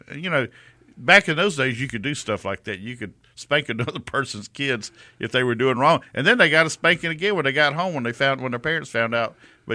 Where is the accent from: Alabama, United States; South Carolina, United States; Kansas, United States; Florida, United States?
Alabama, United States; Prichard; And I myself, I lived in Pritchard for my younger life